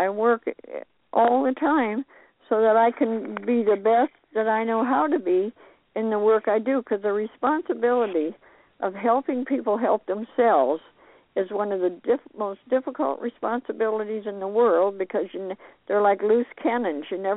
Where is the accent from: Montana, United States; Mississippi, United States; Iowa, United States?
Montana, United States; born there; We lived on the prairie. I was born in Montana. We lived on the prairie.